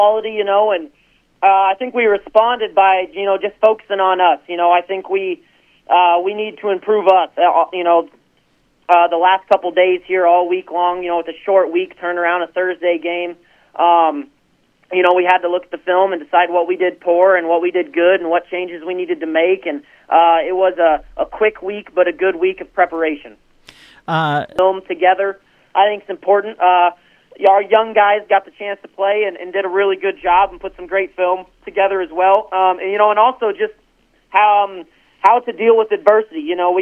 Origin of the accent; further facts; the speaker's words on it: Nebraska, United States; You know, from my experience growing up in the Sand Hills, you know, anytime you play a Sand Hills-based team, you know you're going to get a four-quarter fight.